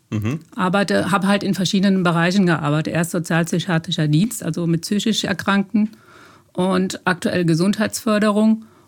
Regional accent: Heimbach-Weis, Rhineland-Palatinate, Germany; Also ich komme ursprünglich auch aus Heimbach-Weiß, auch wenn ich da jetzt nicht wohne.

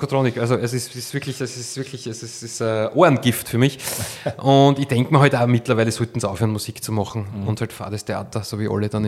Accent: Styria, Austria; Und ich komme aus der Oststeiermark

